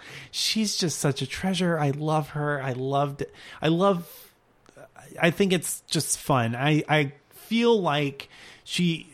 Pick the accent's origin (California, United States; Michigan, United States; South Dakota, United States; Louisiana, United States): Louisiana, United States; I am a Cajun boy, so I love that.